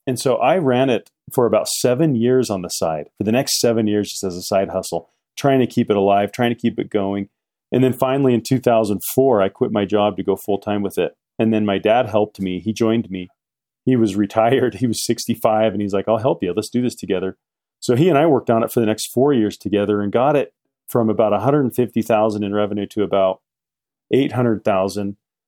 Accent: Salt Lake City, Utah, United States; now in Midway, United States; I grew up in Salt Lake City and then I lived there for a long time. And then we moved up to Midway, Utah about 9 years ago.

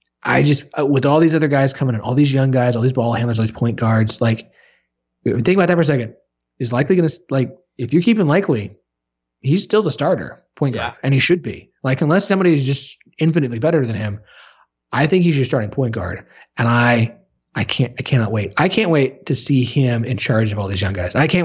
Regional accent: Tulsa, Oklahoma, United States; I grew up in Tulsa.

